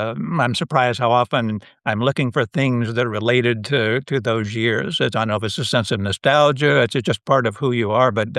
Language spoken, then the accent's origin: English; Ohio, United States; Yeah, career-wise, I grew up in Ohio